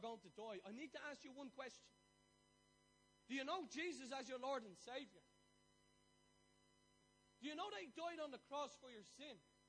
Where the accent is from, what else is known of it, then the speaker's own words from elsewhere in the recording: Ireland; So anyway, being Irish and nosy, I'm like, why?